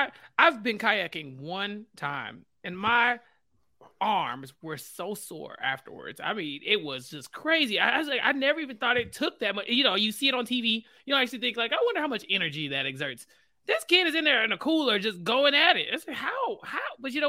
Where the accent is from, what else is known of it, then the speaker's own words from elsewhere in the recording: Texas, United States; But I'm from Texas, so what do I know?